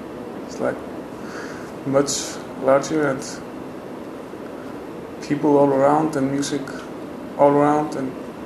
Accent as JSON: {"language": "English", "town": "Reykjavik", "region": "Capital Region", "country": "Iceland", "said": "I'm from Reykjavik in Iceland."}